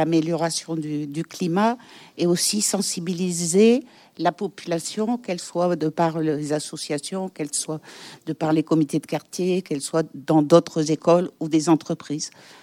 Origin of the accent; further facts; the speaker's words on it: Lille, Hauts-de-France, France; Oui, moi je viens de Lille